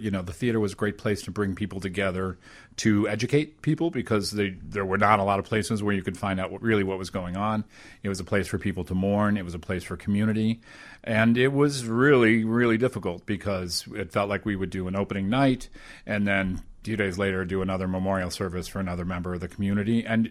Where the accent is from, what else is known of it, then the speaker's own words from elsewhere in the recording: Lisle, Illinois, United States; Yeah, I grew up in Lisle, so my family's roots are here